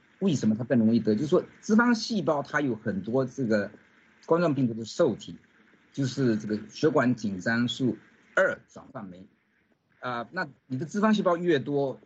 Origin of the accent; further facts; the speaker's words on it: China; 但是我们中国人的话呢，这个标准要降低2%